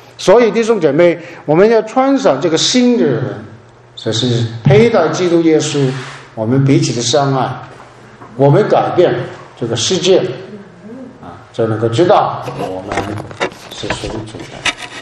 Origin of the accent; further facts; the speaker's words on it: New Territories, Hong Kong; 我在香港新界那个长大的很多的狗那个